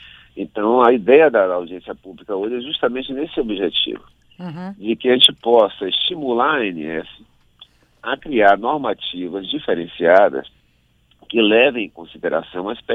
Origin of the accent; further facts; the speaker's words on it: Salvador, Bahia, Brazil; eu sou de Salvador, eu sou servidor da Universidade Federal da Bahia.